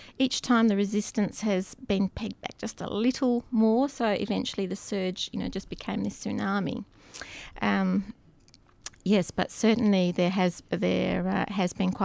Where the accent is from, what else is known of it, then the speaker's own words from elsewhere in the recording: South Australia, Australia; I grew up in South Australia